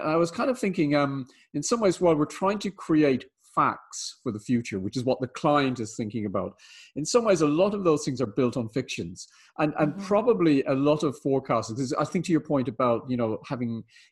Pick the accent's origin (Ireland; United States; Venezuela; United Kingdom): Ireland; Being Irish, I talk forever.